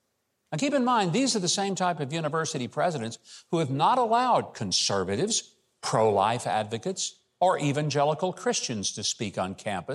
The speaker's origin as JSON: {"language": "English", "region": "Arkansas", "country": "United States", "said": "I'm from Arkansas. I can say that."}